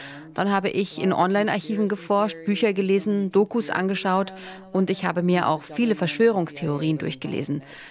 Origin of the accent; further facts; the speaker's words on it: New York, United States; Ich komme ja aus New York.